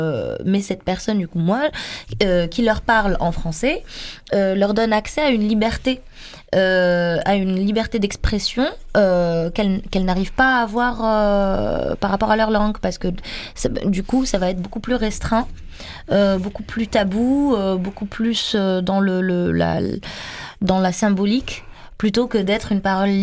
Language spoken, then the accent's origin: French; Morocco; now in France; Moi, il faut savoir que je suis marocaine, je travaille sur un terrain de recherche marocain